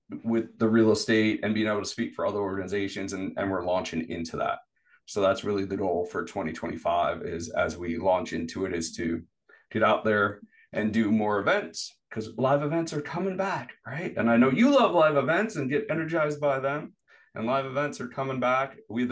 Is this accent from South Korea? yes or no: no; New York City, New York, United States; I'm from New York City. We don't swim in the ocean here and see things, right?